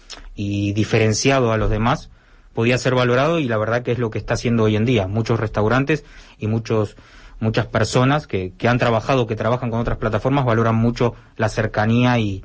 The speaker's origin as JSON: {"language": "Spanish", "country": "Argentina", "moved": "yes", "lives_now": "Barcelona, Spain", "said": "Yo soy argentino y desde pequeñito siempre me he dedicado a esto, al principio en bicicleta, luego en moto, y aquí cuando llegué a Barcelona por el 2005"}